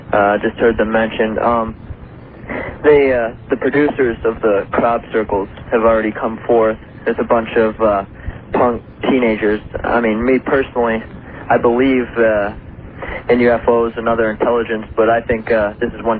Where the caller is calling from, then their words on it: Columbia, Missouri, United States; Yes, I'm calling from Columbia, Missouri. I'm a 16-year-old science student here